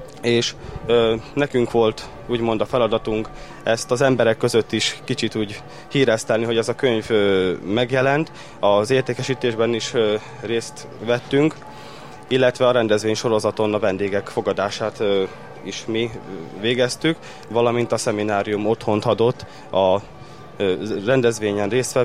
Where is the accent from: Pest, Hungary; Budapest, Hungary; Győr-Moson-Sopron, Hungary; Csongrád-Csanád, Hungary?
Győr-Moson-Sopron, Hungary; Bősárkány; lévén a Szent Lászlói lelkület a szülőfalumban, Bősárkányban is nagyon erős.